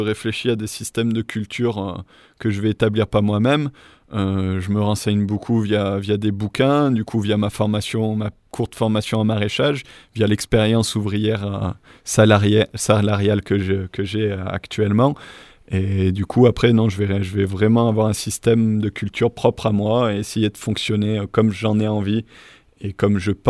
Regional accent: Firminy, Auvergne-Rhône-Alpes, France; Alors, je viens de la Loire. Du coup, je viens de la région de Saint-Étienne, à côté de Saint-Étienne, une ville qui s'appelle Firminy.

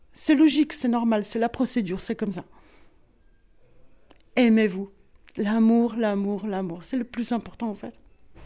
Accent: Poland; French is a second language; On avait, chez nous en Pologne, la seule chose qui fonctionnait, c'était la radio libre.

